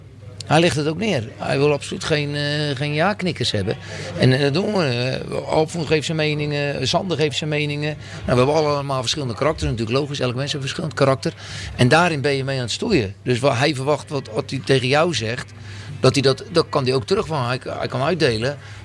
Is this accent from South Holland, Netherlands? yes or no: yes; South Holland, Netherlands; Mogen mensen denken dat ik uit Rotterdam kom, maar ik kom uit een klein dorpje bij Oudehoorn.